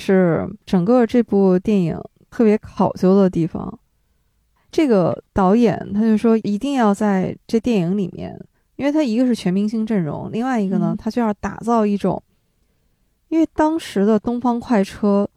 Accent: northern China, China; 像我们是北方人嘛

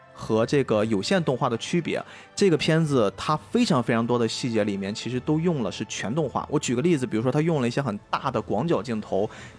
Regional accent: Liaoning, China; accent: Dalian; 虽然我跟斯外克我们是属于那种我们叫海蛎子派播客啊，我们有一点口音啊

